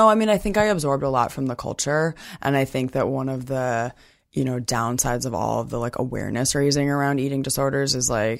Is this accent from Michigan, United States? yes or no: no; New York City, New York, United States; I grew up in New York City.